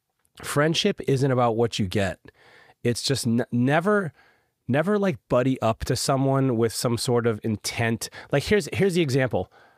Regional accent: Raleigh, North Carolina, United States; born or raised there

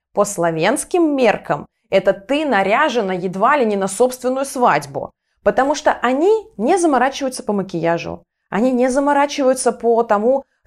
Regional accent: Volgograd, Volgograd Oblast, Russia; moved away as an adult; Даже если ты живешь не в Москве, потому что мы переезжали из Волгограда.

